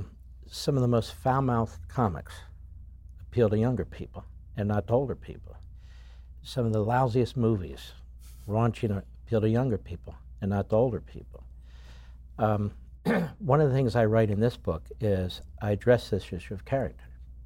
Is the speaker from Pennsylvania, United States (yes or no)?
yes; Philadelphia, Pennsylvania, United States; And so maybe it's me as a Philadelphian.